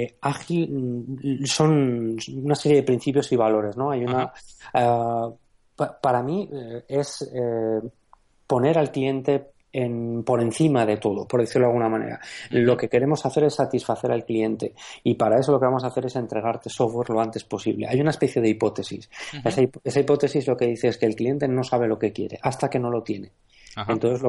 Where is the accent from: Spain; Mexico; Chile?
Spain; Aragon; voy a empezar diciendo que soy maño, con mucho orgullo, la verdad. Cada año que paso fuera me siento más atraído hacia mi casa